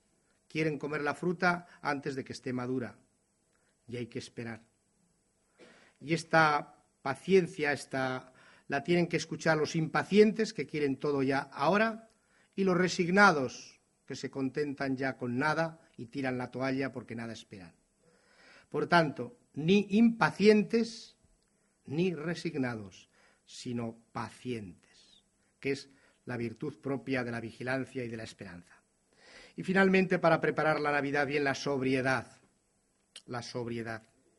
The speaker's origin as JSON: {"language": "Spanish", "town": "Soria", "region": "Castile and León", "country": "Spain", "said": "Decía el otro día un sabio de mi tierra en Soria"}